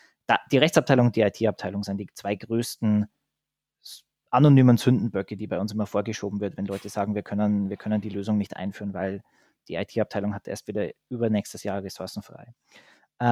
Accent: Southern Germany, Germany; dann machen wir es gescheit, wie man bei uns in Süddeutschland sagen würde.

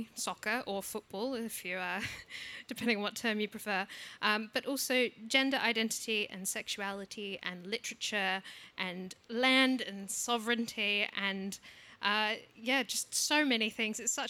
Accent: Adelaide, South Australia, Australia; I'm from Adelaide.

